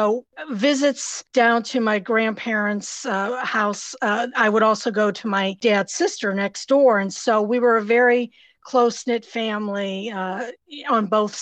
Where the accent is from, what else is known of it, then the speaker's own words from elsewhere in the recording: Duquesne, Pennsylvania, United States; Yes, that is correct. And I grew up in Pittsburgh in a town called Duquesne. It was a big steel town for the steel industry, the Carnegie steel industry.